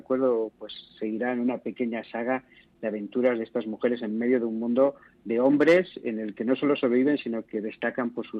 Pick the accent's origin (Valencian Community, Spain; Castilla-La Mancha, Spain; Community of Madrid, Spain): Community of Madrid, Spain; Madrid; soy madrileño, aunque mi padre era cordobés, amo mucho también el sur, y ahora estoy viviendo en la sierra hace años